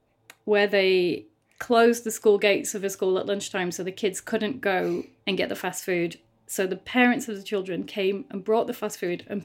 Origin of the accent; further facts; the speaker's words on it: Rotherham, Yorkshire and the Humber, United Kingdom; So I'm from Rotherham, which is a town between Sheffield and Doncaster, you know, former mining town, former steel town.